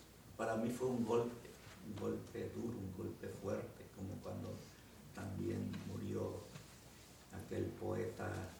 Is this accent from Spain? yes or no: no; Guatemala; Como guatemalteco, y muchos guatemaltecos, nos sentimos avergonzados de esto que ocurrió.